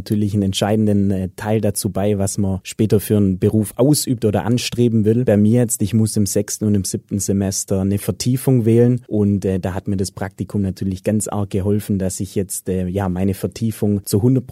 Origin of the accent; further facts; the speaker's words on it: Tübingen, Baden-Württemberg, Germany; born there; Ich bin geboren in Tübingen, wohne in Gummering, ist ein kleines Dorf in der Nähe von Tübingen und habe mein Abitur in Dussling gemacht 2012.